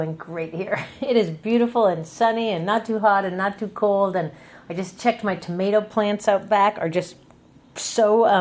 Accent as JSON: {"language": "English", "town": "Seattle", "region": "Washington", "country": "United States", "tie": "born or raised there", "also_born_or_lived": "New York City", "lives_now": "Berkeley, United States", "said": "But, you know, I grew up in Seattle, and then I lived in a lot of other places before I came back, you know, basically home."}